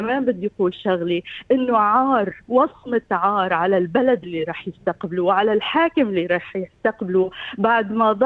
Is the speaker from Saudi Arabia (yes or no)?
no; Syria; ونحن كل عمرنا كسوريين بكافة طوائفنا